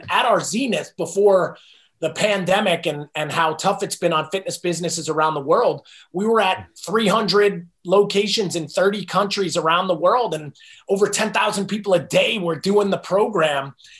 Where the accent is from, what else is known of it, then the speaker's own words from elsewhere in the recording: New Jersey, United States; And I grew up in New Jersey.